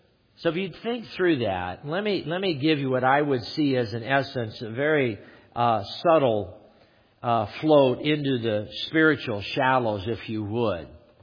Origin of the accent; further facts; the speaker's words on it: California, United States; And I thought this guy was mad, because I'm from California and you don't yell at people.